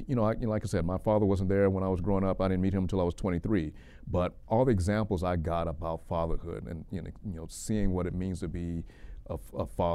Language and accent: English; Memphis, Tennessee, United States; And so this is growing up in Castalia, South Memphis